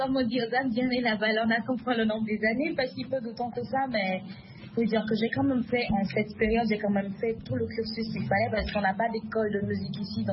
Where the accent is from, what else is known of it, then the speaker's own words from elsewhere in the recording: Covè, Zou, Benin; born there; Oui, c'est ça, je suis né à Kové, une belle ville du sud-centre au Bénin, voilà, en 1984, pour être plus précis.